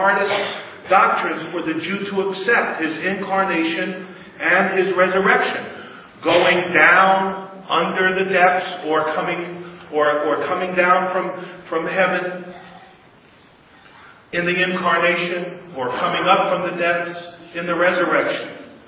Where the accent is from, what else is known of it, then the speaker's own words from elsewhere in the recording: Brooklyn, New York, United States; I remember as a boy growing up in Coney Island, New York City, Brooklyn, right next to the boardwalk.